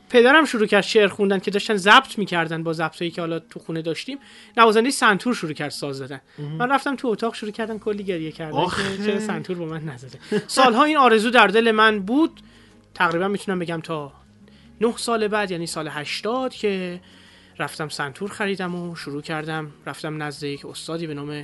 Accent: Tehran, Tehran Province, Iran; born there; در بیمارستان میرزا کوچک خان خیابون توانیر تهران.

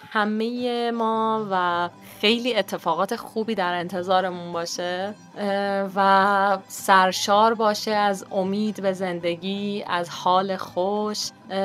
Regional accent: Iran; واقعا افتخار میکنم لحظه لحظه به ایرانی بودنم.

